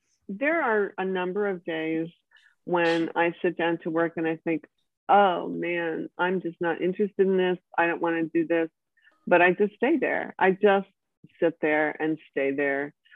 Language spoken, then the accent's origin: English; Maine, United States; I just feel like, oh, I'm really from Maine, and obviously worked very hard to get out, and now I'm back.